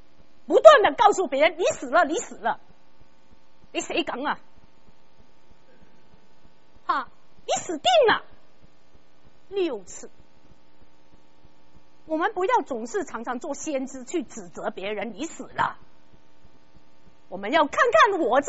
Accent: Guangdong, China; 我们广东人有一句话很经典的，泥水佬开门口，过得自己过得人

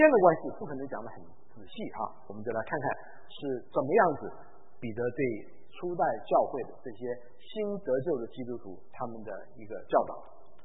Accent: China; 那当然我们中国人，我们华人也有我们华人的背景，对不对？那么我们华人的文化当中有一些也是不受这个主喜悦的一些文化啊

